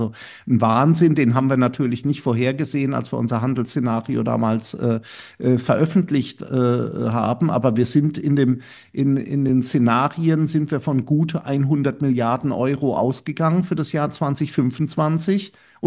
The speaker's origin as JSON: {"language": "German", "town": "Karlsruhe", "region": "Baden-Württemberg", "country": "Germany", "tie": "born or raised there", "said": "ich bin in der Nähe von Karlsruhe groß geworden"}